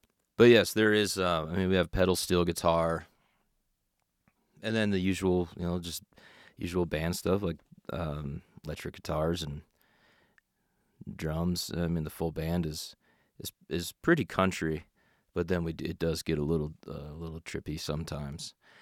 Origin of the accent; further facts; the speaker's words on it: Salt Lake City, Utah, United States; All right … from Salt Lake City, Utah.